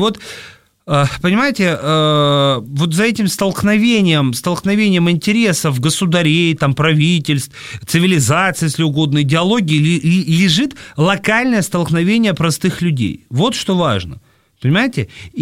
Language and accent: Russian; Sevastopol, Ukraine; Ну, я из Севастополя, Толстой своего рода из Севастополя.